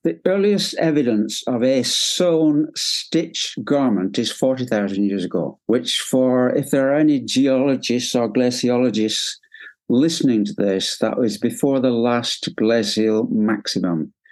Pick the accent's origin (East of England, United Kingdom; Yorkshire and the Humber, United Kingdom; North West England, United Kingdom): North West England, United Kingdom; accent: Lancashire; I grew up within Lancashire. You can hear my Lancashire accent, just as Stuart did.